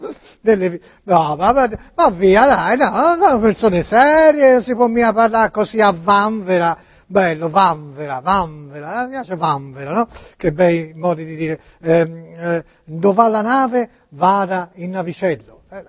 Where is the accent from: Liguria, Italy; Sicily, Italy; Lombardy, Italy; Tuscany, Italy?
Tuscany, Italy; No, ma no, perché noi siamo toscani.